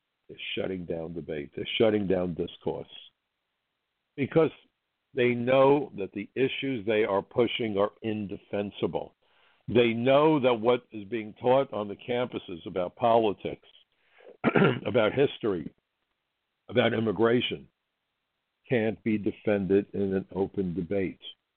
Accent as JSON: {"language": "English", "country": "United States", "said": "but I'm not a conservative, and I don't make any bones about it, but I'm an American."}